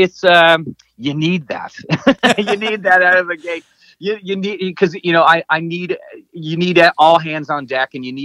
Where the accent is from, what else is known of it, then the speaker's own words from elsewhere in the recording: St. Catharines, Ontario, Canada; here in town, my hometown of St. Catharines.